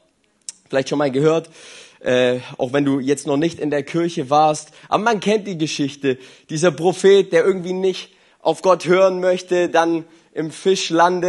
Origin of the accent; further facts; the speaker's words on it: Germany; Und ich kam da an, so als Deutscher in Frankreich und ich wollte ins Freibad